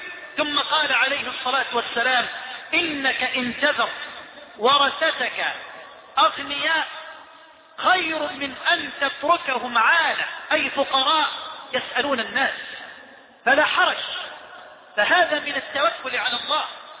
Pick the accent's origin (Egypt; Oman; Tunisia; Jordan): Egypt; بلدنا مصر